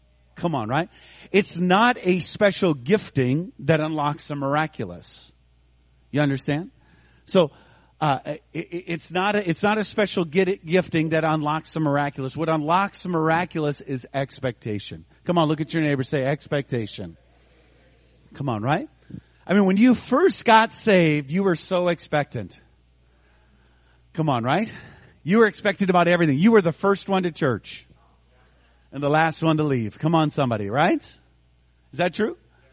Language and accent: English; Minnesota, United States; also born or lived in St. Paul; I grew up in western Minnesota in the country, and I was born in St. Paul, but my mother remarried after a divorce, and so we moved to the country. We moved to western Minnesota